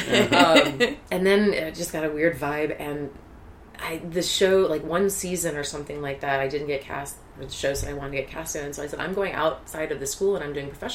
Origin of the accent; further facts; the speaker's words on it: Milwaukee, Wisconsin, United States; also born or lived in Nashville, Tennessee; I was born in Milwaukee, Wisconsin, but 6 years later, my parents moved to Nashville, Tennessee and fell in love with it. And then 6 years later, we moved back to Milwaukee, Wisconsin, because my dad is not a people person.